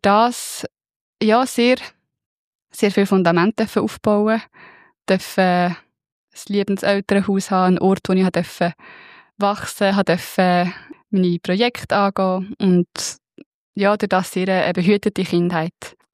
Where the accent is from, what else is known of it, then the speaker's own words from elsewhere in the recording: Lucerne, Switzerland; einfach ich bin auf dem Land im Kanton Luzern aufgewachsen, das ist dort wie gar keine Frage gewesen, das haben alle gemacht.